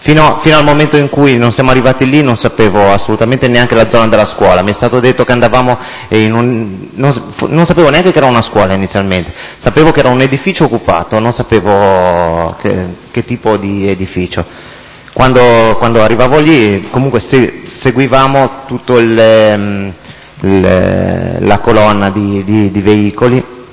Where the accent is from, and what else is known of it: Genoa, Liguria, Italy